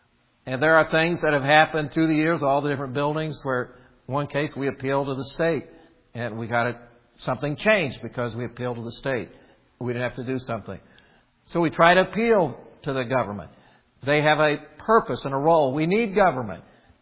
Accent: Indiana, United States; When I came from Indiana, where I grew up, they didn't have zoning laws.

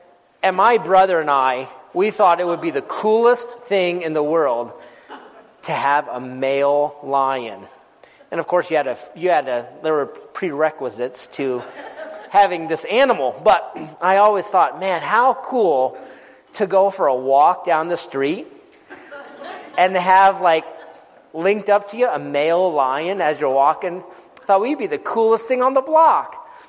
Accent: Jackson, Wyoming, United States; I grew up in Jackson. And so living in Jackson, you do the same thing that you do in Star Valley, that you have to go over to Idaho Falls to always get all your groceries and stuff like that.

